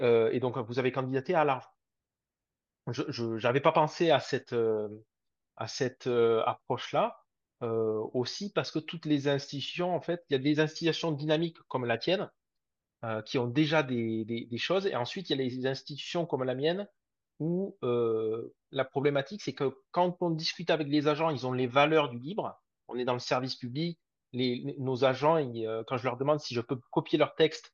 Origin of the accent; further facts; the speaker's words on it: Bordeaux, Nouvelle-Aquitaine, France; vu que je suis bordelais, c'est ce que je suis